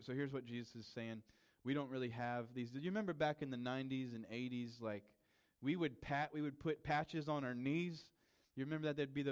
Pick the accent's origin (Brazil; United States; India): United States; South Carolina; now in Maryland, United States; He gets flown up here to paint in Maryland, where, you know, I'm from South Carolina.